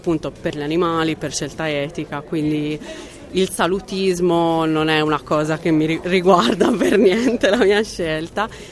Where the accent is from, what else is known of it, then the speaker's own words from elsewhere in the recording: Olbia, Sardinia, Italy; also born or lived in Tuscany; Io sono sarda di Olbia, ho vissuto tanti anni in Toscana